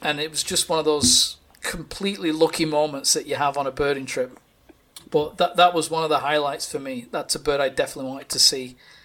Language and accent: English; United Kingdom; You know, from somebody growing up in Britain